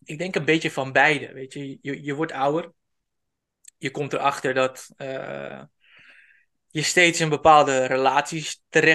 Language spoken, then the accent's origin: Dutch; Lelystad, Flevoland, Netherlands; also born or lived in United Arab Emirates; ik ben 33 jaar. Ik kom uit Lelystad. Ik ben opgegroeid in het buitenland. Eerst, wat is het, van mijn 7e tot mijn 11e. Enigst kind. Met mijn ouders toen naar de Emiraten verhuisd van mijn 7e.